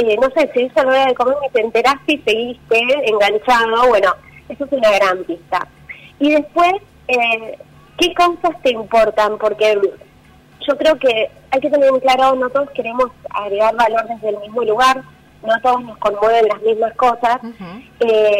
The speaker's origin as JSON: {"language": "Spanish", "town": "Tandil", "region": "Buenos Aires Province", "country": "Argentina", "said": "feliz de estar en Tandil porque yo soy de Tandil"}